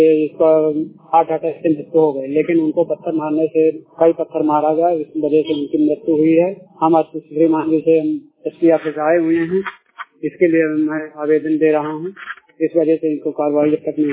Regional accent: Satna, Madhya Pradesh, India; मैं सतना का रहने वाला हूँ

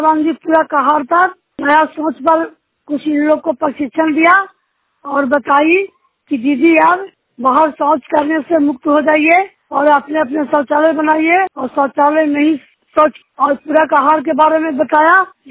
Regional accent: Bhatbigha, Bihar, India; जिला नालंदा, प्रखंड हिलसा, पंचायत जिनियार। मैं तिगारा समूह को देख रेख करती हूँ और मेरा गांव का नाम भटबीघा है।

